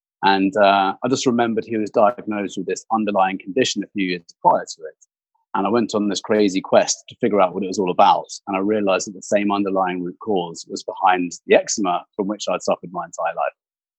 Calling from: Jericoacoara, Ceará, Brazil; I'm actually calling in from Jericoacoara in Brazil. It's on the north coast of Brazil. It's a kite surfing destination.

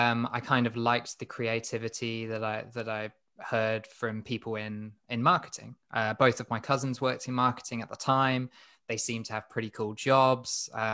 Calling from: West Midlands, United Kingdom; As you've probably heard from my accent, it's not the US. I'm slap bang in the middle of the UK, a gorgeous place called Staffordshire.

